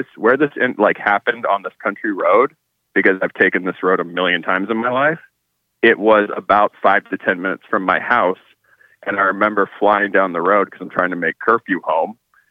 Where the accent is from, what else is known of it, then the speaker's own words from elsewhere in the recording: California, United States; So I grew up in Northern California, kind of in between Lodi and Stockton, if you guys know where that is at all.